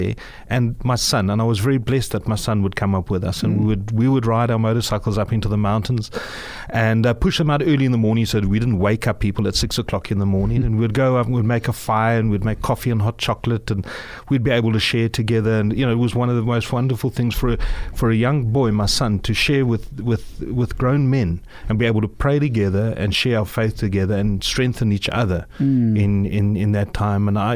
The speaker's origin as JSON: {"language": "English", "country": "South Africa", "said": "So we came from South Africa."}